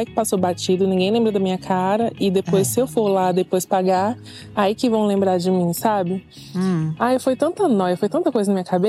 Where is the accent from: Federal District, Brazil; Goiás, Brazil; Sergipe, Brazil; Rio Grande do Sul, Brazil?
Federal District, Brazil; Brasília; sou aqui de Brasília, né?